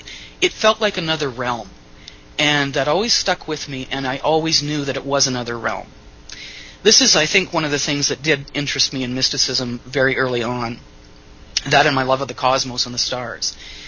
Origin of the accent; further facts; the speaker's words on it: Edmonton, Alberta, Canada; moved away as an adult; now in Vancouver, Canada; I grew up in Edmonton, Alberta, and moved to Vancouver, B.C., on the west coast of British Columbia, 1983, to do my master's degree in journalism and creative writing.